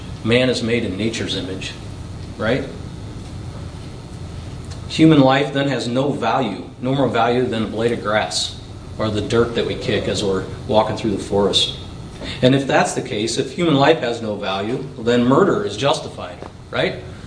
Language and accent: English; Ohio, United States; maybe not so much in Washington, but definitely growing up in Ohio, that was not maybe not the thought. We liked our meat back there.